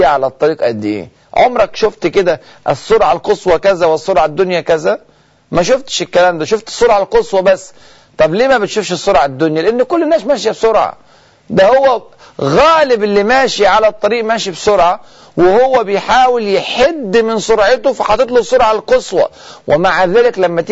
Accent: Egypt; وإحنا حتى عندنا في مصر بنقول المثل

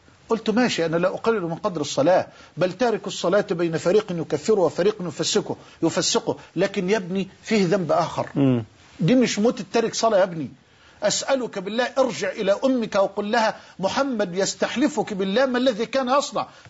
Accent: Egypt; عندنا في مصر

